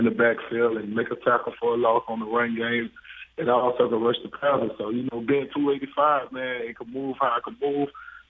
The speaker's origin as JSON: {"language": "English", "town": "Pahokee", "region": "Florida", "country": "United States", "said": "I came from Pahokee, a small city, you know."}